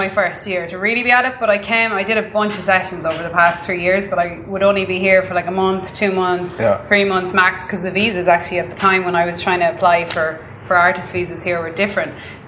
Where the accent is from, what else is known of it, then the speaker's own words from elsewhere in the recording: Mullingar, Westmeath, Ireland; moved away as an adult; now in United States; I was in my hometown in Mullingar. I was like, I'm so sick of being in Ireland. Yeah. I love Ireland